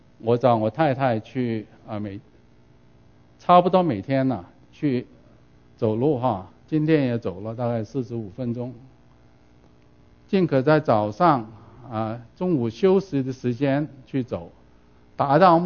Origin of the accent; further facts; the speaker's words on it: Guangdong, China; 中国人很尤其是我们广东人哈很喜欢吃咸的东西